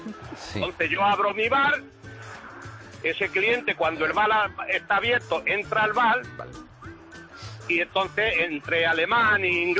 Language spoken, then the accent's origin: Spanish; Tobarra, Castilla-La Mancha, Spain; moved away as an adult; now in Mallorca, Spain; soy de Tobarra, no, de La Mancha, pero de Tobarra.